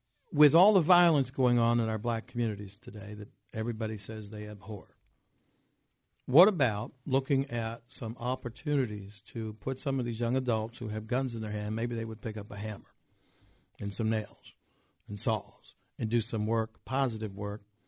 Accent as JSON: {"language": "English", "town": "Pittsburgh", "region": "Pennsylvania", "country": "United States", "tie": "born or raised there", "said": "I grew up in the Hill District as a kid. I'm 68 years old, so we're going back quite a while."}